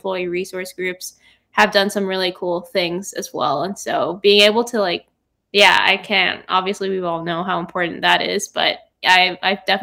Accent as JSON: {"language": "English", "country": "United States", "said": "I'm a Filipino American and I have met other Filipino strategists too."}